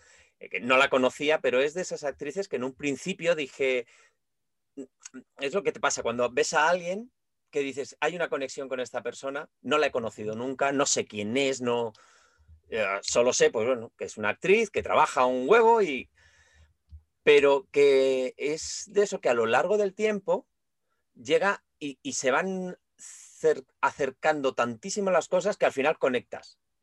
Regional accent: Alicante, Valencian Community, Spain; porque valenciano debería de saberlo bien, porque soy alicantino

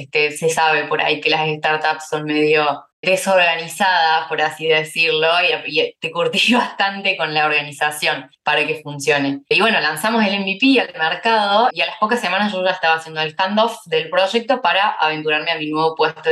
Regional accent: Argentina; now in London, United Kingdom; soy de Argentina, pero vivo en Londres hace un año y medio más o menos.

